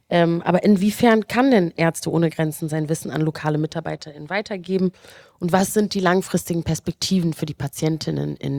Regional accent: Rwanda; Ich komme ja auch aus Ruanda, wie ich ungefähr bei jeder Veranstaltung betone.

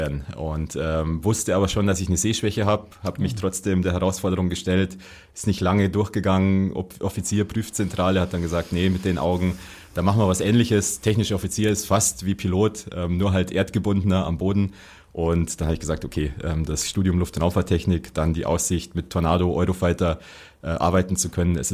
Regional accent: Berchtesgaden, Bavaria, Germany; Ich bin gebürtig da in Berchtesgaden aufgewachsen, da war es schon eine Weltreise, wenn man irgendwie mal 10 Kilometer außerhalb des Ortes ist.

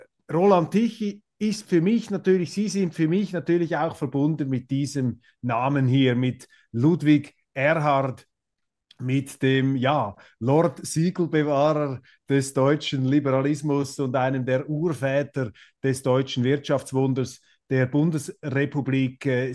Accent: Switzerland; wenn man als Schweizer in Deutschland ist, der wird oft betont

